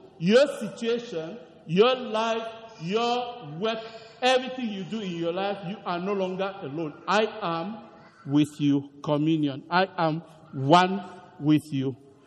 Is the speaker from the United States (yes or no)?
no; Cameroon; I am originally from Cameroon. Cameroon is a neighboring country to Nigeria at the west coast of Africa